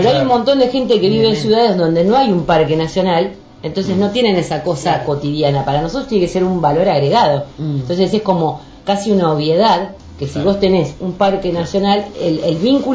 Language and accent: Spanish; Buenos Aires, Argentina; yo soy de provincia de Buenos Aires y para nosotros las vacaciones de invierno era recorrer el país, en general el norte. En el verano no, playa.